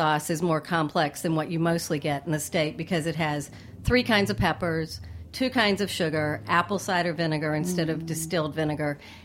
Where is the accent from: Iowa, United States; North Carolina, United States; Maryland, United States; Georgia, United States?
North Carolina, United States; also born or lived in New York City; Well, I grew up in North Carolina, but I just spent the last 10 years popularizing Texas-style barbecue, right?